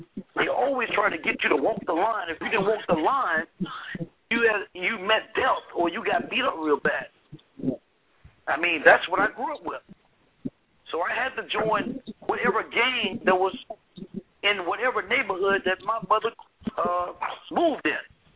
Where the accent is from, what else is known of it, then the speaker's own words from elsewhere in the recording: Mississippi, United States; also born or lived in Chicago, United States; I grew up in Mississippi, partially grew up in Chicago, half and half, shall I say.